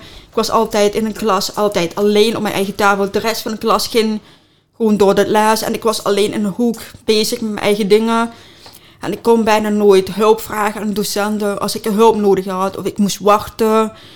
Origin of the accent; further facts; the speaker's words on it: Reuver, Limburg, Netherlands; Ik ben geboren in Nederland. Dus ik ben volgens mij geboren in Roermond. Ik woon al heel mijn leven in Reuver bij mijn ouders, ook in hetzelfde huis.